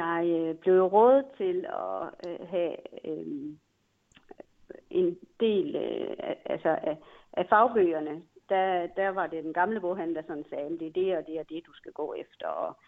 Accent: Hammel, Central Denmark Region, Denmark; now in Viborg, Denmark; Jeg kom fra Hammel.

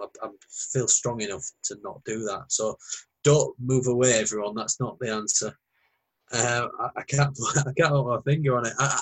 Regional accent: Hull, Yorkshire and the Humber, United Kingdom; I'm originally from Hull, which is 100-odd mile away.

